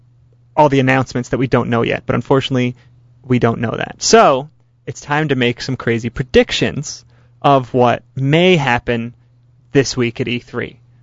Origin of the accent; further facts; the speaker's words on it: United States; You're saying it's because I'm American. If I were Japanese, they would be catering to me.